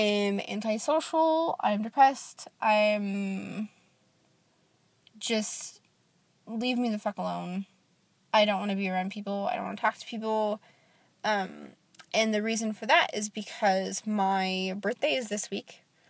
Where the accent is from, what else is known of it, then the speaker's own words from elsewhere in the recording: United States; I'm an only child, and I'm American